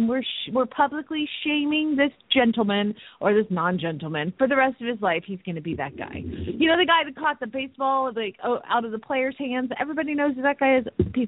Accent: Phoenix, Arizona, United States; from Phoenix, Arizona

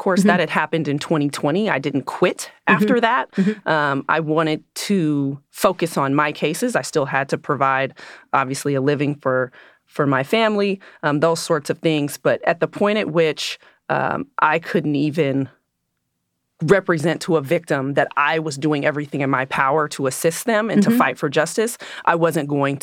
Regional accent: California, United States; I grew up

